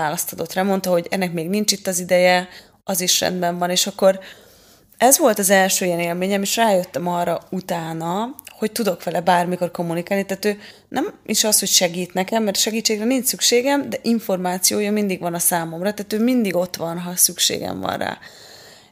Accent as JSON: {"language": "Hungarian", "town": "Székesfehérvár", "region": "Fejér", "country": "Hungary", "said": "én ugye székesfehérvári vagyok eredetileg, és hát Fejér megyei."}